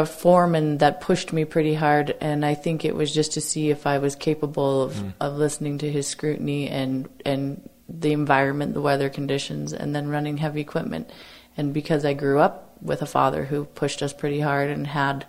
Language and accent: English; Great Falls, Montana, United States; I grew up in Great Falls.